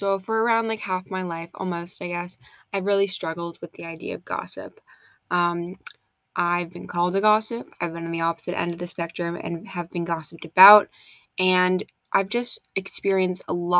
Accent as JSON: {"language": "English", "town": "Boston", "region": "Massachusetts", "country": "United States", "said": "I'm from Boston, I've been to Salem"}